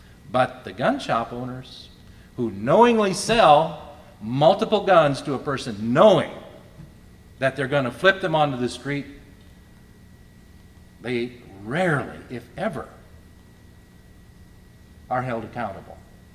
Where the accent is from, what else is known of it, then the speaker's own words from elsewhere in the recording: Philadelphia, Pennsylvania, United States; I'm from Philly